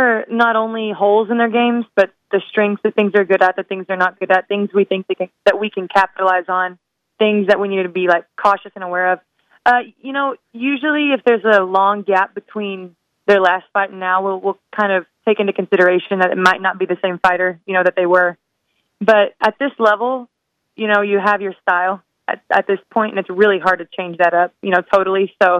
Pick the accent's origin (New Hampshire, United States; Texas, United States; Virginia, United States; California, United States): Texas, United States; Waco; So I come from Waco, Texas, which is a small town. There's like, 200,000 people there. So I guess it's relatively big, but very small town vibes. I've been there my entire life, and Wacoans are different.